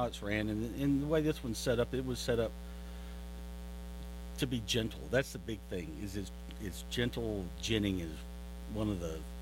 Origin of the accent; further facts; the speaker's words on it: Carnegie, United States; No, I'm from Carnegie.